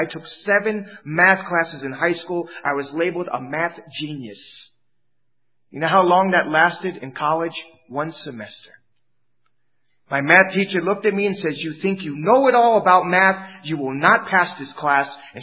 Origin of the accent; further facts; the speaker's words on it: New York, United States; You know, I'm from New York.